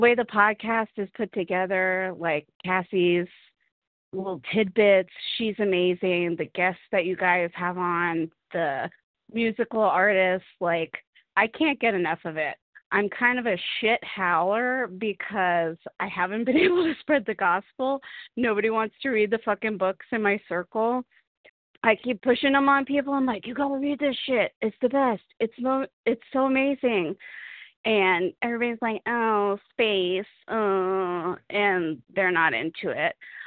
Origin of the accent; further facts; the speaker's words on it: Kansas City, Missouri, United States; I'm from Kansas City, Missouri, and I'm just going to fangirl out on this podcast right now.